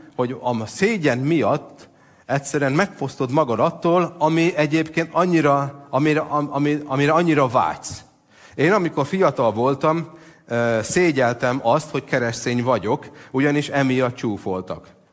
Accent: Szabolcs-Szatmár-Bereg, Hungary; Legalábbis ahogy én felnőttem, a szabolcsi focisták, azok híresek arról

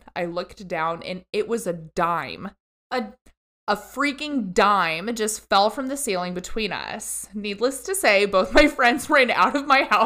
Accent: Indiana, United States; Don't blame us. We're just from Indiana.

